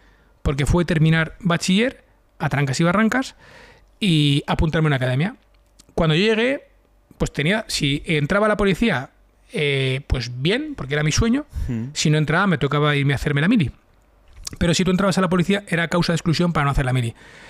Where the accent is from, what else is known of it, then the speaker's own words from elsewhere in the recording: Madrid, Community of Madrid, Spain; also born or lived in Alicante; incluso con 12 años yo estudiaba en jesuitas. Yo soy de Madrid, pero por aquel entonces mi padre trabajaba en Iberia y pues por destinos estábamos viviendo en Alicante.